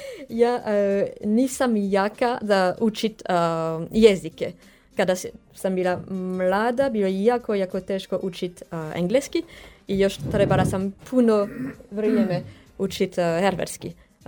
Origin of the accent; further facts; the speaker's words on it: France; Croatian is a second language; Ja sam iz Francuske.